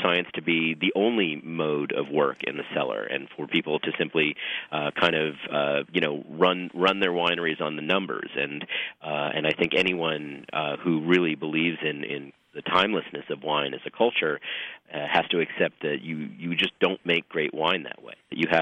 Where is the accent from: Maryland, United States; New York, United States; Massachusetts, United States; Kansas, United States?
New York, United States; Well, I grew up in New York, and I grew up with, obviously, a fair amount of European wine